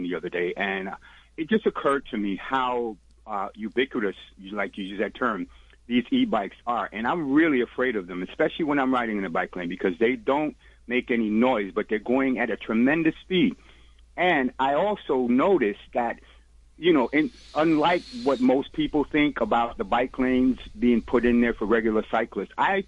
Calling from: Brooklyn, New York, United States; I'm calling from Brooklyn.

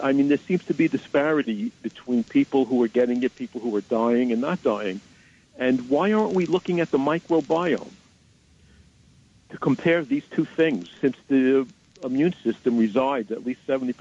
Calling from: Long Island, New York, United States; I'm calling from Long Island.

